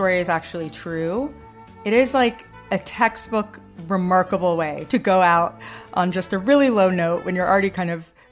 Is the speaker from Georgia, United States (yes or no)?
yes; Georgia, United States; Yeah, so in my home state and home county last week, the state elections board voted unanimously to assign a panel to conduct a review of the Fulton County Elections Board.